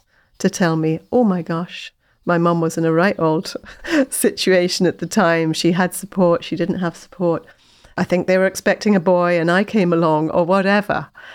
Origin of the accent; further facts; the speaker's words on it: England, United Kingdom; born there; I was born in England.